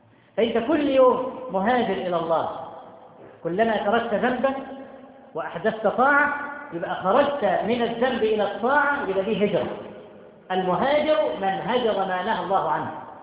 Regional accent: Cairo, Cairo Governorate, Egypt; عندنا في القاهرة والمدن الكبرى

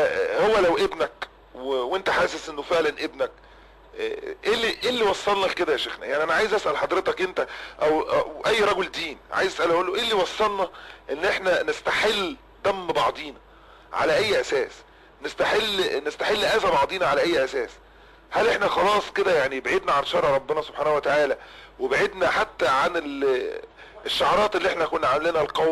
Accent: Egypt; جرح في قلوبنا كلنا كمصريين

